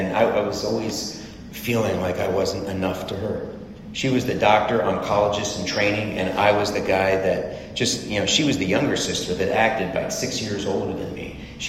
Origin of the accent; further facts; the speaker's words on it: Fairfax, Virginia, United States; I grew up in this suburban town that I could not wait to escape.